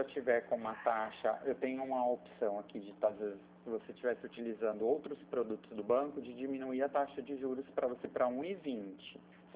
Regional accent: Pirassununga, São Paulo, Brazil; Eu sou de Pirassununga, mas eu atuo aí na cidade de Tambaú

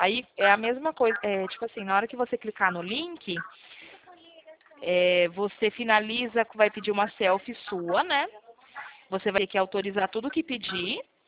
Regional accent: Presidente Prudente, São Paulo, Brazil; Nós somos de Presidente Prudente.

